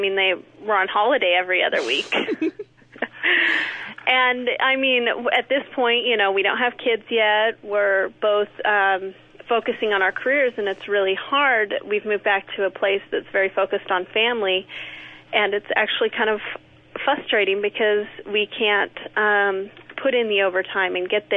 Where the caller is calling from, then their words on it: Boise, Idaho, United States; also born or lived in Silicon Valley; I'm actually calling from Boise, Idaho. And my fiancé and I used to live and work in the Silicon Valley.